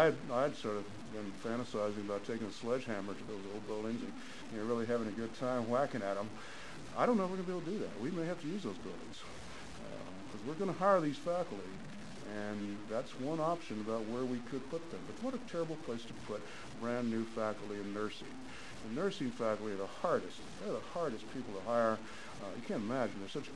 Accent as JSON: {"language": "English", "region": "Texas", "country": "United States", "said": "It comes naturally. I'm a Texan, after all."}